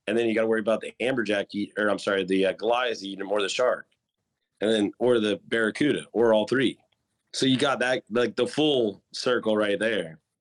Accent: St. Petersburg, Florida, United States; I worked in St. Pete, Florida. So I grew up in St. Petersburg

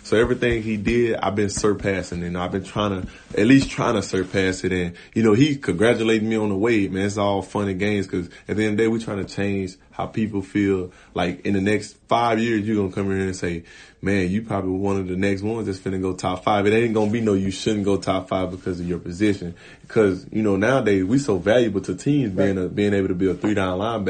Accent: Louisiana, United States; Louisiana.

